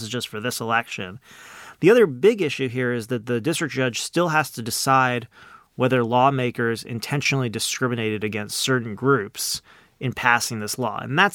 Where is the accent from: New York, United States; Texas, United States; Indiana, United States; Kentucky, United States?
New York, United States; Now, I'm originally from New York, and you go in New York, and they literally just have these old ledger books